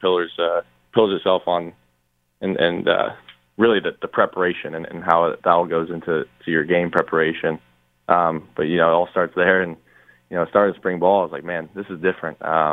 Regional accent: Arizona, United States; You know, I grew up in Arizona, so being able to see the snow and experience it, it's been kind of exciting for me.

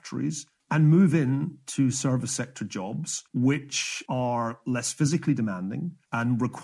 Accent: Scotland, United Kingdom; I grew up in Scotland, which industrialized before most countries.

